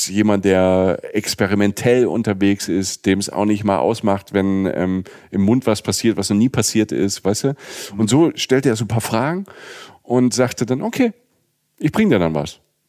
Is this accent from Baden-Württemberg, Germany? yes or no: no; Rhineland-Palatinate, Germany; ich komme ja aus der Südpfalz, da war man öfter mal